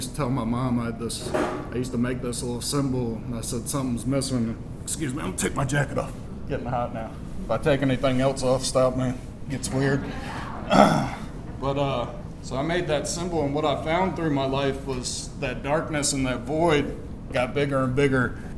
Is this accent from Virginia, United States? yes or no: yes; Virginia Beach, Virginia, United States; I grew up in Virginia Beach. My family's been here forever, here in North Carolina. I grew up in a little house.